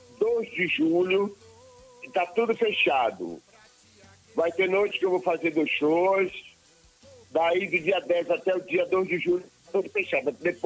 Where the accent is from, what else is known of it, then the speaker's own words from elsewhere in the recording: Santiago do Iguape, Bahia, Brazil; Sou de Santiago do Iguape, distrito de Cachoeira.